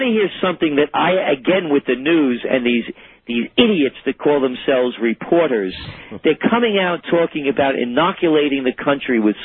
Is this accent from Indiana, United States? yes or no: no; Bronx, New York, United States; again, as a kid growing up in the Bronx, there was a saying, payback's a bitch.